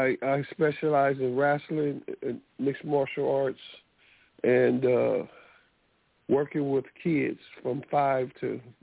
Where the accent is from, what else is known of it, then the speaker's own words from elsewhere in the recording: Gary, Indiana, United States; I'm from Gary, Indiana